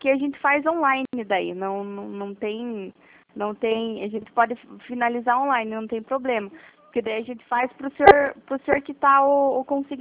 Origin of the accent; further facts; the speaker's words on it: Guarapuava, Paraná, Brazil; Não, eu falo do interior do Paraná, sou de Guarapuava.